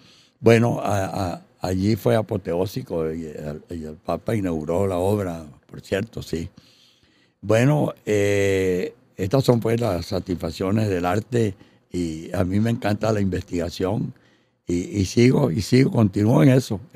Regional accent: Caripito, Monagas, Venezuela; hice esa primera experiencia allá en Caripito, en los Cerritos, en mi tierra

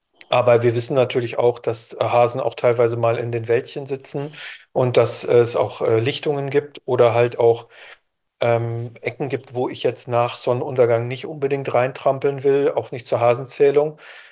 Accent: Lower Saxony, Germany; er ist ja auch aus Niedersachsen wie ich und bei uns in Niedersachsen ist es ja so, wir dürfen ja Rebhühner jagen

